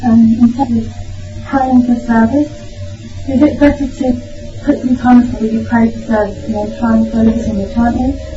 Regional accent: London, United Kingdom; I'm from London, and I've been traveling around.

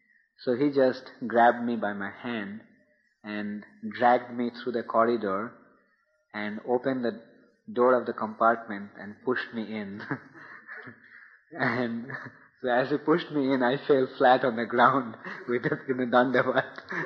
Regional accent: India; I had a different kind of concept of a sadhu, being an Indian.

